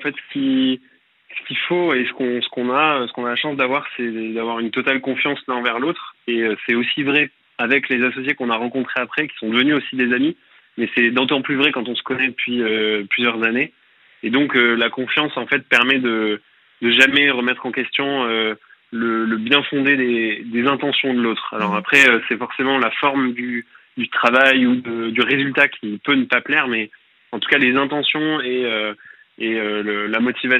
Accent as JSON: {"language": "French", "town": "Bordeaux", "region": "Nouvelle-Aquitaine", "country": "France", "lives_now": "Paris, France", "said": "J'ai 26 ans et je vous appelle de Paris, je suis bordelais"}